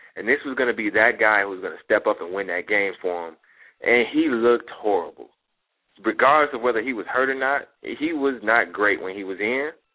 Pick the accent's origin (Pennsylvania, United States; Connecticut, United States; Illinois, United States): Illinois, United States; Chicago; You know, I grew up in Chicago, so I have a lot of family from Chicago.